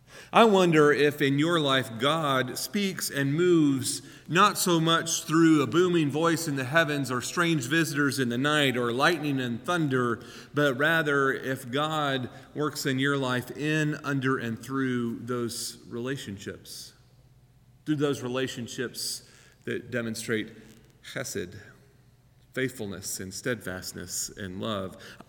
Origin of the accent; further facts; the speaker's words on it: Texas, United States; Of course, I grew up in Texas, right?